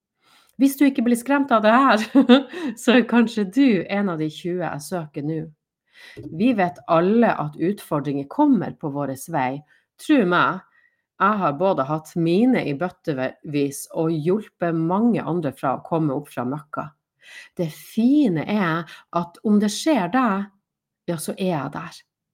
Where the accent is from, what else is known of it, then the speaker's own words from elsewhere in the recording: Northern Norway, Norway; fra Nord-Norge og har drevet business i over 13 år.